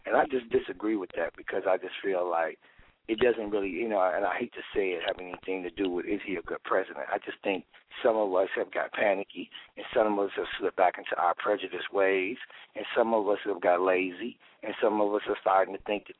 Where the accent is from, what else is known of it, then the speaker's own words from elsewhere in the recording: Chicago, Illinois, United States; now in Atlanta, United States; Of course, I'm from Chicago. I now live in Atlanta.